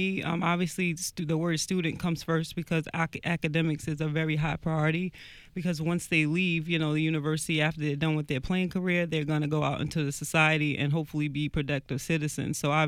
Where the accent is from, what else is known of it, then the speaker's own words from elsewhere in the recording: Roosevelt, New York, United States; I am from New York, Long Island, to be more specific. I grew up in Roosevelt, small town, home of Dr. J, by the way, just in case anybody wanted to know that.